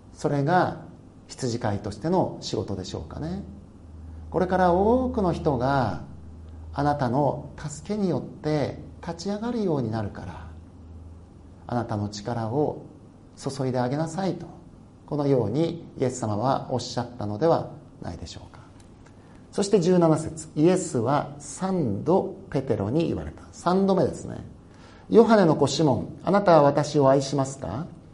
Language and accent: Japanese; Hokkaido, Japan; 私は北海道で生まれ育った人間ですから、暑いところが大嫌いだったんです。